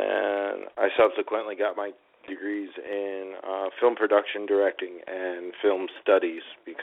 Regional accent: New Jersey, United States; Because I'm from Jersey.

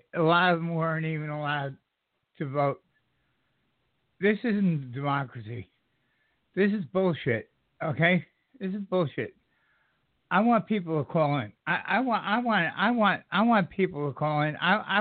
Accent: New York, United States; She's not a New Yorker. I'm a New Yorker.

